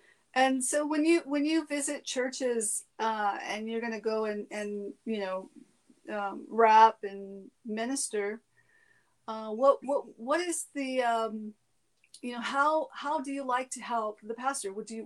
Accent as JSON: {"language": "English", "town": "San Diego", "region": "California", "country": "United States", "said": "San Diego."}